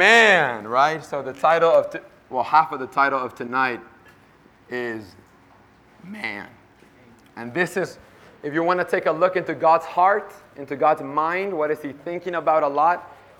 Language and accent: English; Anaheim, California, United States; I am from California. I grew up in Anaheim. So I grew up going to a lot of SSTs